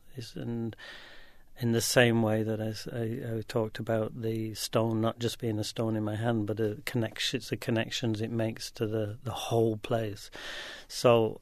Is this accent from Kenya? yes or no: no; England, United Kingdom; I'm Scottish, not Scottish, I'm English, and I'm an artist and living in a small Scottish village.